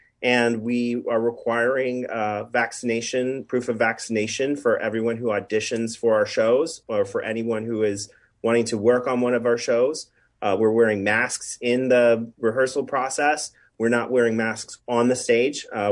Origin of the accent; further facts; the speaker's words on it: Richmond, Virginia, United States; You know, I'm from Richmond, Virginia, and I used to be the artistic director of a theater called the Firehouse Theater there.